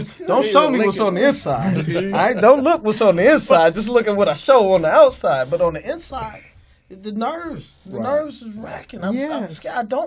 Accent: United States; I'm going to just tell you. I'm an American.

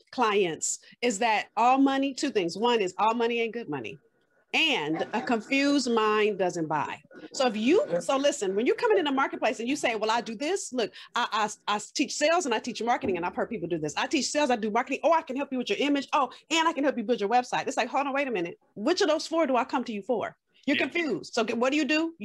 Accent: Los Angeles, California, United States; So for me, again, I'm from South Central LA. So if you've seen Boys in the Hood, I grew up 10 blocks from that neighborhood.

